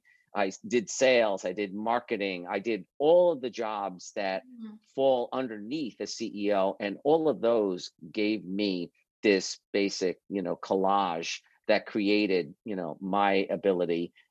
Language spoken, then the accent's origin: English; New York City, New York, United States; when I was young, 13 years old, growing up in New York City, living in the Bronx, actually, the oldest of five kids, we lived in a 2-bedroom apartment